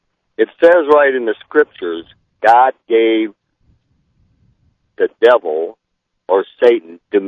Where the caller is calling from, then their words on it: Indiana, United States; I'm from Indiana.